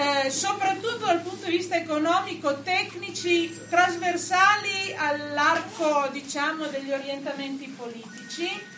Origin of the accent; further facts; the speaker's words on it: Piedmont, Italy; non siamo della Val di Susa, siamo della Val Sangone, che è l'altra valle meno nota